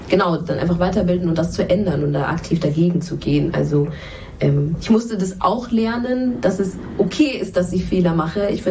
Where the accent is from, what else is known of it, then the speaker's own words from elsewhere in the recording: Munich, Bavaria, Germany; ich komme ja auch aus München